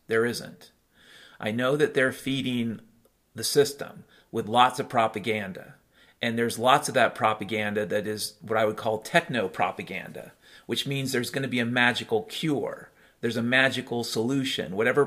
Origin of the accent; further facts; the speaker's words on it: Ireland; I'm an Irishman, I can tell you.